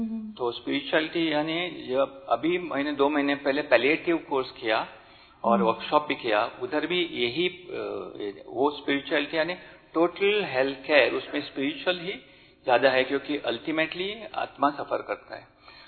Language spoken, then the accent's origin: Hindi; Goa, India; मैं गोवा से आया हूँ